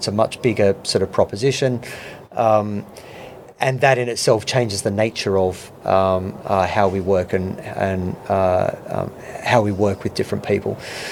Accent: Australia; now in United Kingdom; I then moved to the UK. I'm Australian originally. I moved to the UK

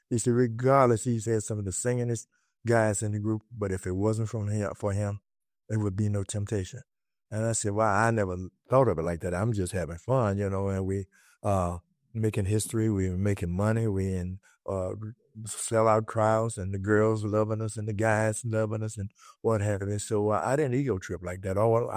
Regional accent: the South, United States; now in Detroit, United States; We were raised from down in the South, and our grandparents and parents would teach us.

